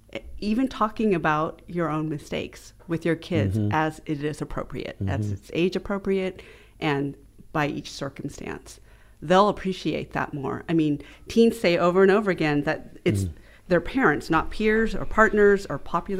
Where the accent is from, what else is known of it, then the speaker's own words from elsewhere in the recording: United States; I'm Asian American. And even though I'm third, fourth generation, there are still remnants of being raised in a shame-based culture.